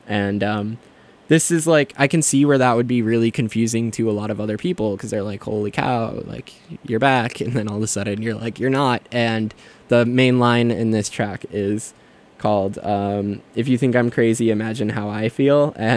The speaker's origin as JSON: {"language": "English", "region": "Midwest", "country": "United States", "tie": "born or raised there", "said": "No shade at the Midwest. That's my hometown, represent."}